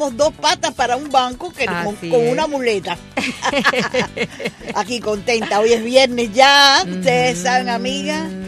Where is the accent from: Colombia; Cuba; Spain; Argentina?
Cuba; moved away; Yo soy cubana, llegué aquí sin hablar inglés.